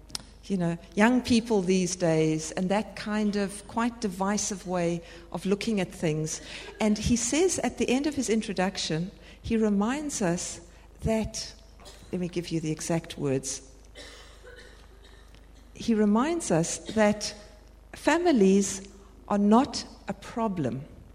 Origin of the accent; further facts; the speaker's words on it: South Africa; moved away; I'm from South Africa, been here 9 years.